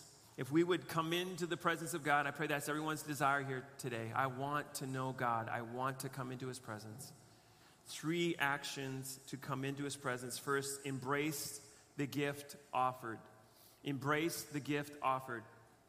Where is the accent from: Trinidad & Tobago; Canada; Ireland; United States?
Canada; does the materialism that I live in as a Canadian, is it taking a little bit of a grip on my heart?